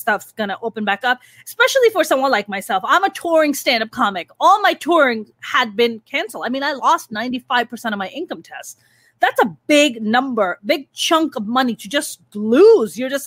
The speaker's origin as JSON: {"language": "English", "country": "Pakistan", "tie": "born or raised there", "moved": "yes", "said": "Growing up, like I mentioned, growing up in Pakistan and then being here."}